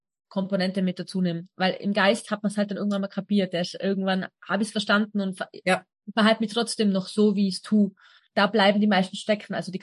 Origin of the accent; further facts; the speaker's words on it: Tyrol, Austria; Ich komme ursprünglich aus Tirol, bin jetzt in der Nähe von Wien.